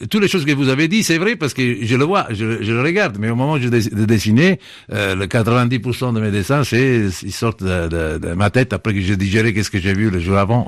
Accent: Italy; French is a second language; ça c'est sûr, je suis un italien

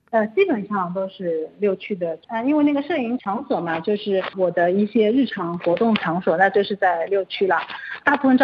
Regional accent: Shanghai, China; 另外一方面也可以给观众介绍我的出生地，因为我本身就是一个上海人嘛

